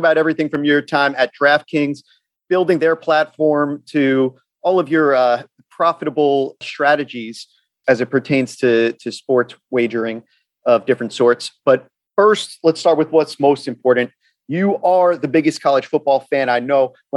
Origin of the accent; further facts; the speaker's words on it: New York, United States; like being such a New Yorker